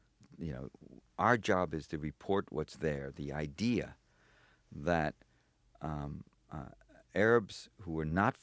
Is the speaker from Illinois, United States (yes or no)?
yes; Chicago, Illinois, United States; Look, I grew up in the South Side of Chicago. I was born in 1937, and at the end of World War II, I used to go as a kid.